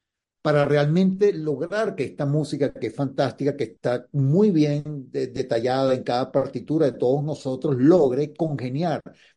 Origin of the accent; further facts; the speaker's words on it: Barquisimeto, Lara, Venezuela; born there; moved away; also born or lived in Caracas, Venezuela; las raíces fueron en Venezuela. Y si bien nací en Barquisimeto, Caracas significó mucho para mí